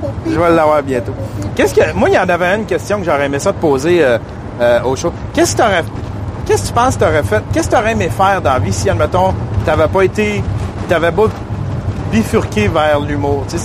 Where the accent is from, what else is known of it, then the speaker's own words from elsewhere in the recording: Quebec, Canada; Je viens de l'Abitibi